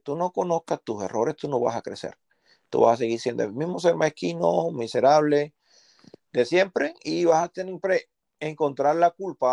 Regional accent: Cuba; vemos como hijos nuestros, como cubanos, como amigos y como familia.

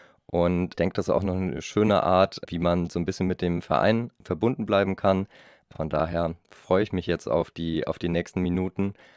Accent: Cologne, North Rhine-Westphalia, Germany; ich komme aus Köln. Ich habe mich dann vor ja, mittlerweile ein paar Jahren entschieden, nach Aachen zu gehen fürs Studium

